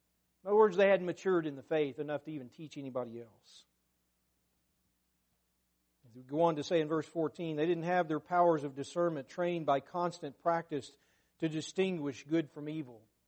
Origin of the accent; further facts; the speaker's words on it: Arkansas, United States; I remember growing up in Arkansas, A.W. Goff, I listened to A.W. Goff preach all my young life.